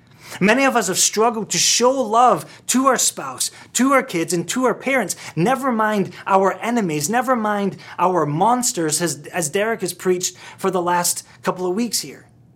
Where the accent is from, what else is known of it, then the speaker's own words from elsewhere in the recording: Scotland, United Kingdom; moved away as an adult; now in United States; I was born and raised in Scotland, and I moved over here on my own when I was 21.